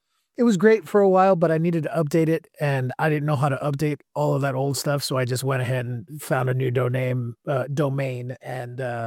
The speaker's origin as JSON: {"language": "English", "town": "Los Angeles", "region": "California", "country": "United States", "tie": "born or raised there", "said": "because I grew up in East LA. There's a lot of guns in East"}